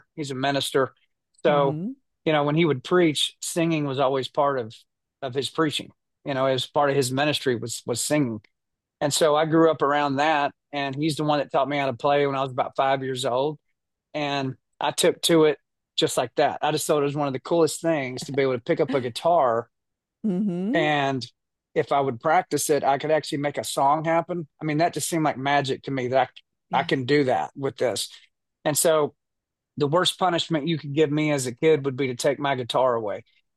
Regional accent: Amarillo, Texas, United States; also born or lived in Obion County, Tennessee; Yeah, so I was born in West Tennessee, a little bitty town called Obion County, Tennessee. Never heard of it. And was there till I was about four. And so I don't really remember living there. But then we moved to Texas, to Amarillo, Texas, and that's where I grew up.

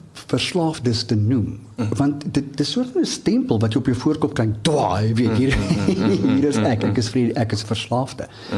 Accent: Johannesburg, Gauteng, South Africa; ek het in Triomf groot geword in Johannesburg.

